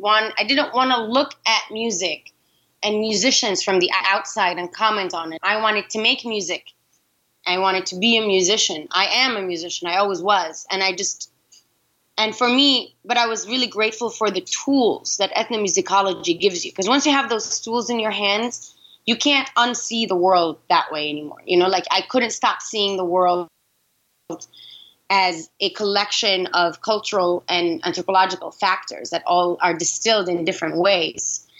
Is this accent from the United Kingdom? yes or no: no; Sudan; English is a second language; now in United States; because people had never heard of Sudan when I first moved h